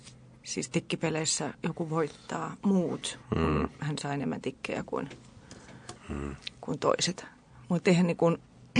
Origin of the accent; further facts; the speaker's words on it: Helsinki, Uusimaa, Finland; Se oli länsimurretta. Se sujuu multa niin hyvin, koska olen Viikistä kotoisin.